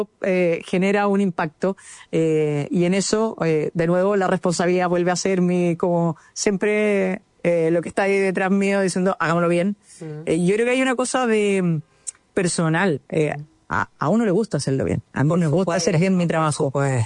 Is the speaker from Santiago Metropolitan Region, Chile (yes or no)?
no; Chanco, Maule, Chile; born there; También ser la primera senadora del pueblo donde yo nací, de Chanco.